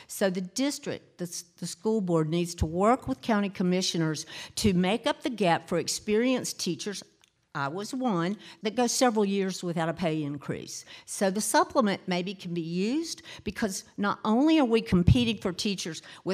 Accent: Charlotte, North Carolina, United States; You know, like I said, I am a native, so I want Charlotte, my hometown, to be the world-class city that we aspire to be.

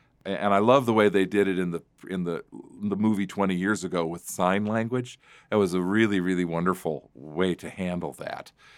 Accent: Dubuque, Iowa, United States; because it was played in the movie theaters in my hometown of Dubuque, Iowa.

